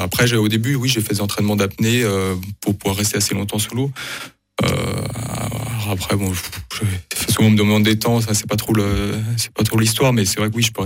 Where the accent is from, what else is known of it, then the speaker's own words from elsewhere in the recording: Annecy, Auvergne-Rhône-Alpes, France; born there; je suis né à Annecy, donc il y avait le lac d'Annecy juste à côté en France, en Haute-Savoie